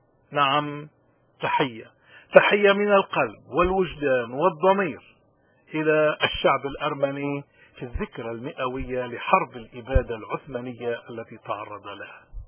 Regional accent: Lebanon; إنني شخصيا أفتخر بأن في وطني الأم لبنان

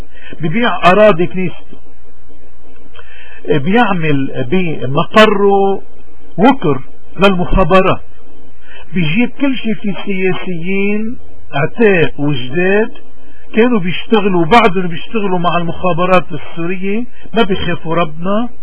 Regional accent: Lebanon; اذا نحن اليوم شو مشكلتنا كلبنانيين؟

